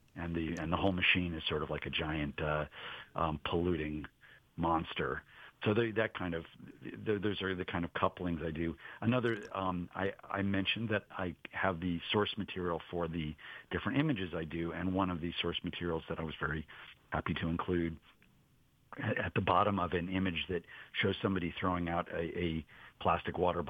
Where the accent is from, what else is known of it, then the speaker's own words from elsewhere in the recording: Cleveland, Ohio, United States; I mean, Seth and I grew up in Cleveland, one street away.